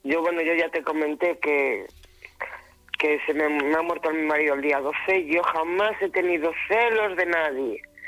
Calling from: Valladolid, Castile and León, Spain; Es que vamos, te llamo muy cerquita. Yo Valladolid.

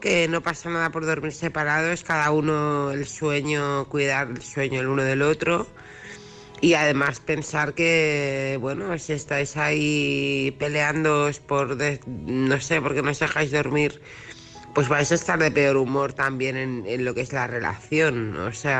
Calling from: Barcelona, Catalonia, Spain; de Barcelona

